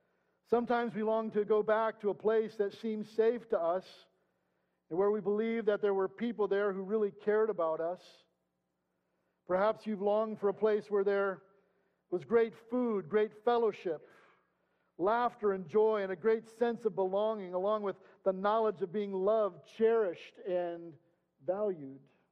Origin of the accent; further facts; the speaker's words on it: Washington, Illinois, United States; I always loved coming home for Thanksgiving and Christmas in my hometown of Washington, Illinois, just outside Peoria, right in the middle of the state of Illinois.